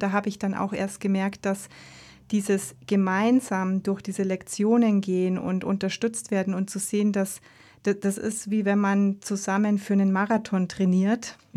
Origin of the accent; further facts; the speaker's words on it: Eching, Bavaria, Germany; in meinem Heimatort, in dem ich aufgewachsen bin, bei einem Musikfestival war. Bei der Brasswiesen in Eching.